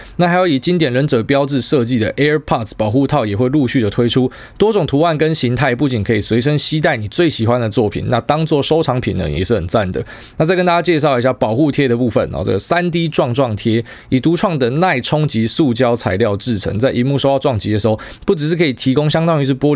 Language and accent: Chinese; Taiwan; 当然我们台湾人比较怕死嘛